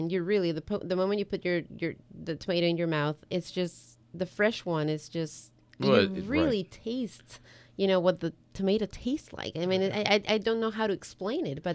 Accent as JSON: {"language": "English", "country": "Ecuador", "tie": "born or raised there", "said": "I'm from Ecuador originally. So I grew up"}